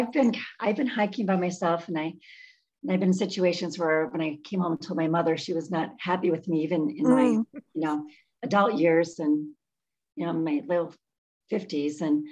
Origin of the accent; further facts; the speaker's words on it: Hayward, Wisconsin, United States; And so I grew up in Hayward, Wisconsin. So we had the Namekagon River right there.